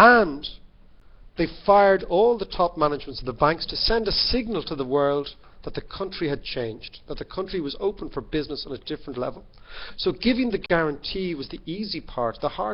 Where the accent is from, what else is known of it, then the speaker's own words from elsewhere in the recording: Ireland; And that is something that, as an Irish person, an Irish man, whatever you, citizen, it's something that is a disaster for us.